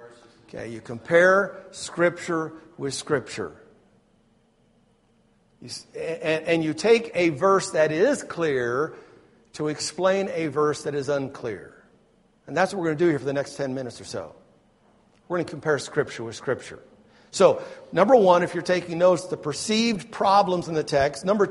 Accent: Twin Falls, Idaho, United States; I was raised in Twin Falls, Idaho. Not Ohio. That's where my parents have moved to, but I was raised in Idaho, which is out west.

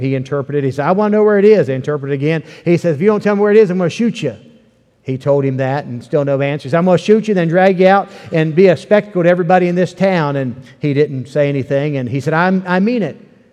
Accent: Ripley, West Virginia, United States; also born or lived in Wheeling; I grew up in West Virginia, and I grew up most of my life in Ripley area, but I was born in Wheeling, which is in the northern panhandle up in the state

